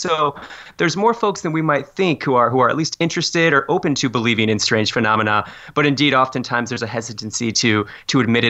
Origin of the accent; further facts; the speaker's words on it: Fort Wayne, Indiana, United States; So this happened to be about 15 miles from my hometown of Fort Wayne, Indiana. So I really grew up with this story.